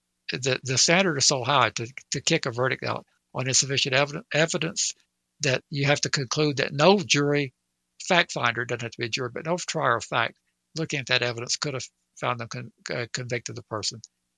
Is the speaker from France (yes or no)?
no; the South, United States; Well, I pick on the South, but I am from the South.